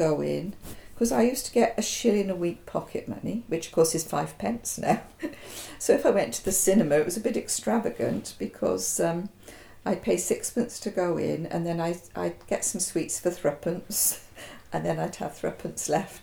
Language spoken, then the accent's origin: English; Wales, United Kingdom; accent: Monmouthshire; My accent, people have often been puzzled by it, because it's got a touch of Bristol, a touch of Gloucester, and a touch of Welsh.